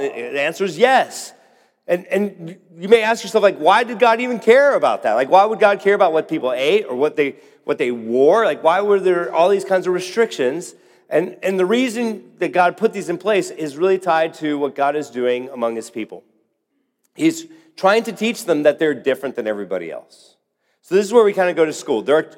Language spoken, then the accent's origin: English; Bucaramanga, Santander, Colombia; The true story, the place I grew up in, actually the city I was born in South America, it's a place called Bucaramanga. It's a city of about 1 million people in Colombia.